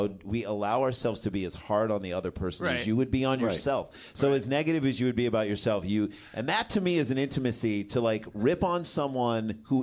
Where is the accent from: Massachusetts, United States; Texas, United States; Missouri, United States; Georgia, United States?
Missouri, United States; St. Louis; We grew up in St. Louis, Washington University.